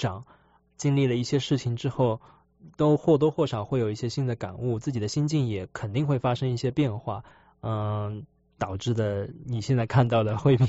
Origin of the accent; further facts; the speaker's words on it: Shanghai, China; moved away as an adult; now in United States; 在我从上海来美国三年半以前来美国的那个点，我觉得是一个分水岭。因为来美国之后，我过的第一个生日恰好是我30岁的生日。